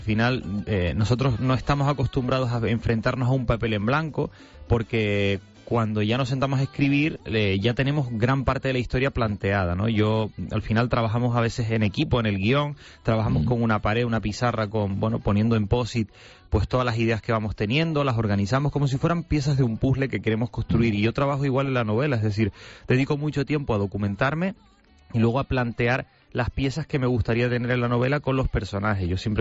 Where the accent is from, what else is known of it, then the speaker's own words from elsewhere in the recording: San Cristóbal de La Laguna, Canary Islands, Spain; en homenaje a mi ciudad natal, a San Cristóbal de la Laguna